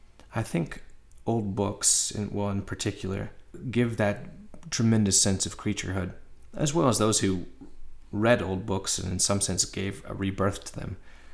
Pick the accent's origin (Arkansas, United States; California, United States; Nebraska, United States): Arkansas, United States; Little Rock; And I know this feeling, growing up in Little Rock, Arkansas, driving over the river and just ignoring it because we have these enormous bridges.